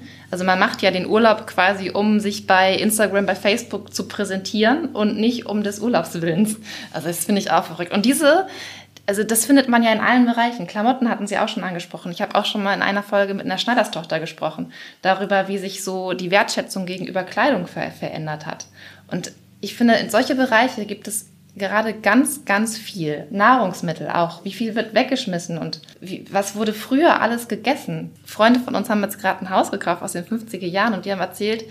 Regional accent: Schleswig-Holstein, Germany; Ich komme aus Schleswig-Holstein.

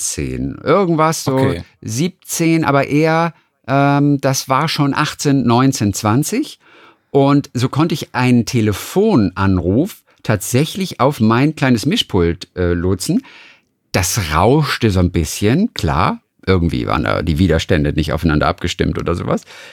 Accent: Lübeck, Schleswig-Holstein, Germany; Ich komme schließlich aus Norddeutschland.

